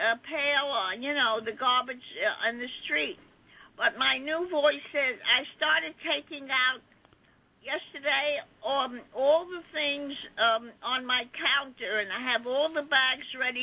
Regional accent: Brooklyn, New York, United States; from Brooklyn, and my compulsive habit is hoarding and clutter.

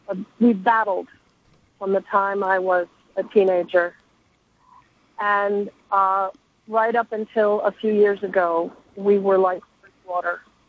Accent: New York, United States; Though I'm from New York.

